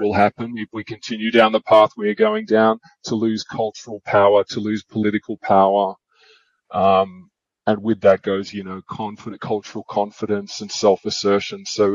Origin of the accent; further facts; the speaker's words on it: Australia; Growing up in Australia, I virtually never saw an Indian until about 15 years ago.